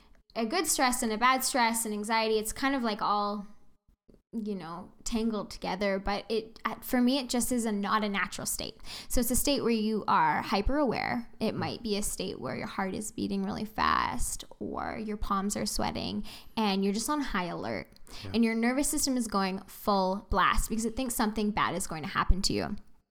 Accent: Kelowna, British Columbia, Canada; No one has air conditioning. I'm from Kelowna. We have air conditioning.

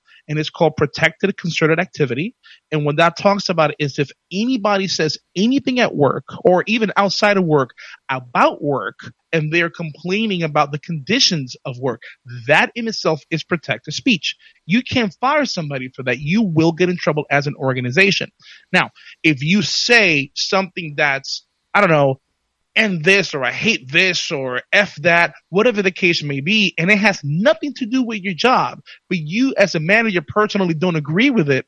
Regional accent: Bronx, New York, United States; I get what you're saying, because I grew up in the South Bronx, and that word was thrown around quite a bit.

